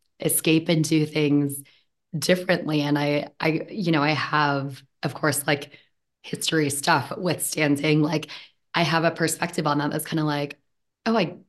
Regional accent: United States; I'm an American and I'm so thankful for that.

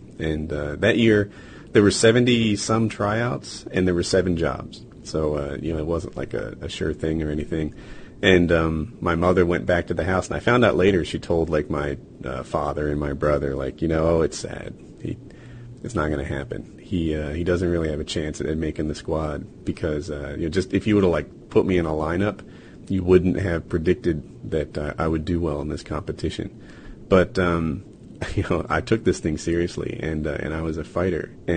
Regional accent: Ocean City, New Jersey, United States; I grew up in Ocean City, New Jersey, and the job on the beach was renting out umbrellas

